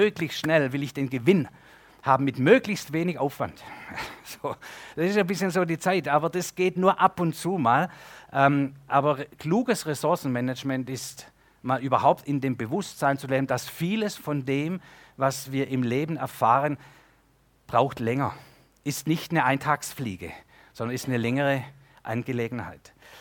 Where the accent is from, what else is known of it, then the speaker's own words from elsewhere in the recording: Baden-Württemberg, Germany; ich bin Schwabe, ja, das ist wichtig